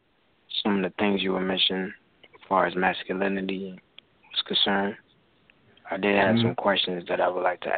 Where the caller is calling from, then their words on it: Washington, District of Columbia, United States; I'm calling from out of Washington, D.C.